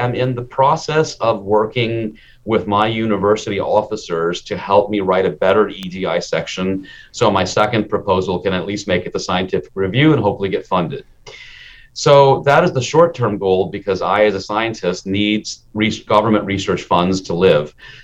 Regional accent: Minnesota, United States; I was a kid in Minnesota in the 1970s, and being an Indian, I could pass for Black, I could pass for Native American, I could pass for Mexican, I could pass back for Muslim, pass for Arab.

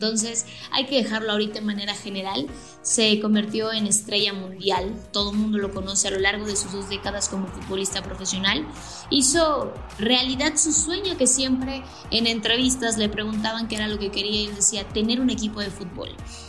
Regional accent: State of Mexico, Mexico; Yo que soy del Estado de México

